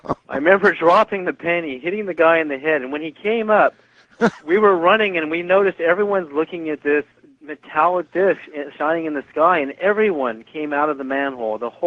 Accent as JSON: {"language": "English", "town": "Berkeley", "region": "California", "country": "United States", "tie": "born there", "said": "I was born in 61 in Berkeley, California."}